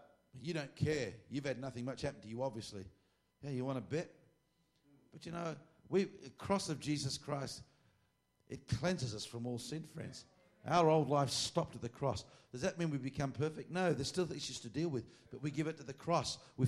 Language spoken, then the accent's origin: English; Australia; Well, let them come and get me. I'm from Australia.